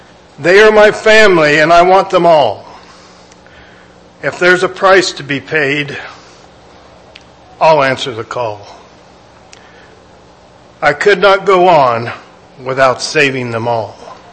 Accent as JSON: {"language": "English", "country": "United States", "said": "I thank God that I'm an American."}